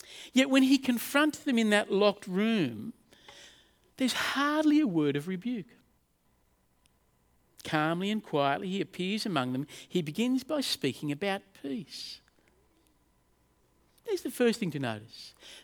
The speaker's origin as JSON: {"language": "English", "country": "Australia", "said": "Now, I'm an Australian bloke. There's nothing wrong with us Australian blokes"}